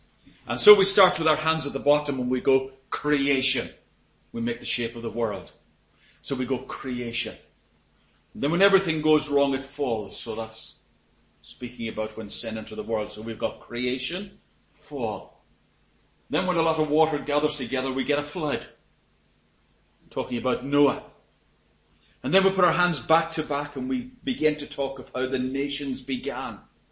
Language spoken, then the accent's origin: English; Ireland; I'm Irish, as you probably can pick up from my accent. But if I were to ask you what part of Ireland I'm from, you'd probably get it wrong. Because quite often I would get you're from the north, when actually I'm from 200 miles south of Belfast.